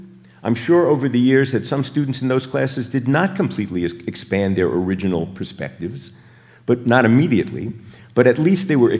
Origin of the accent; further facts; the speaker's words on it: Brooklyn, New York, United States; You know, I grew up in Brooklyn. I went to a school that was half black, half white.